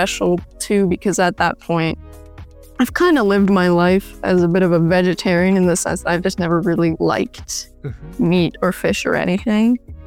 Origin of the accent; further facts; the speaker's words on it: Creemore, Ontario, Canada; when I was growing up in Creemore, my friend and I, like every night, we would just walk around looking for, you know, cats.